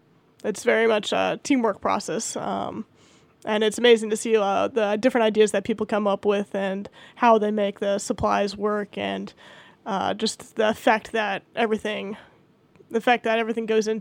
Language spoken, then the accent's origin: English; San Antonio, Texas, United States; So I'm from San Antonio, Texas, and when Hurricane Katrina happened, that was my first exposure to the Coast Guard.